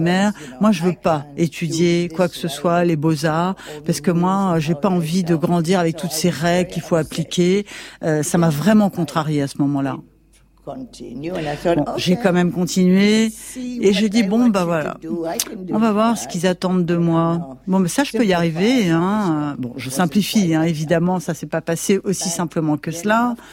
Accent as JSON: {"language": "French", "region": "Western Cape", "country": "South Africa", "tie": "born or raised there", "said": "Alors, j'ai grandi en Afrique du Sud. Je suis née dans une ferme, dans un tout petit village, entre la ville du Cap et Stellenbosch."}